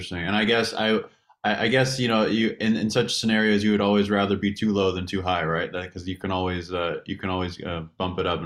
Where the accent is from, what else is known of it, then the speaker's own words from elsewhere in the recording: Reno, Nevada, United States; I just remember when I was a kid growing up in Reno